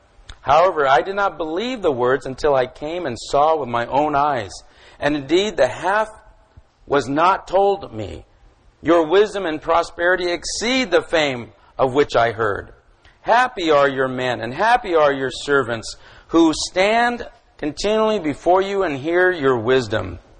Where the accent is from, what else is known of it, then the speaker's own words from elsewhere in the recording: California, United States; Now here I'm going, I'm this nobody from California being treated like royalty at this wedding.